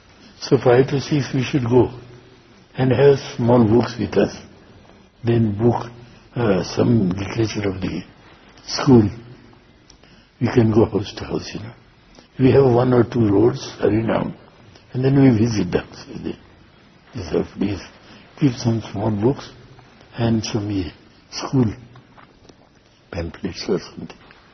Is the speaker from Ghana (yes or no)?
no; India; We are from India, and we thought that what water it is.